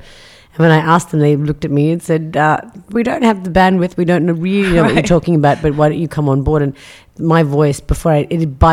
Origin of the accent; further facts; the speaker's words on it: India; I come from India.